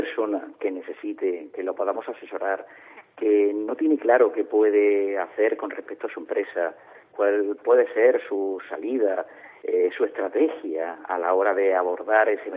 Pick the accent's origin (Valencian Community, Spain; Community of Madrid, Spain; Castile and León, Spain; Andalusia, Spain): Andalusia, Spain; Motril; En ocasiones he tenido el pellizco de no ser profeta de mi tierra, ¿no?, y que en ocasiones más de fuera que de dentro. Pero bueno, para mí es una satisfacción, porque si en algún momento puedo dejar en cualquier punto el nombre de Motril, a mí me llena de orgullo.